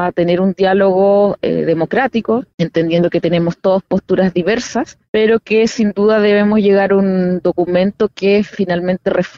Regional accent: Magallanes, Chile; Yo vengo de la región de Magallanes

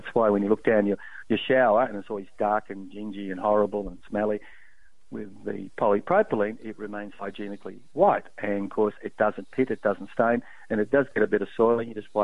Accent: Queensland, Australia; Queensland, where there's 6,000 of our product going in there. And of course I go past this place, that's my hometown.

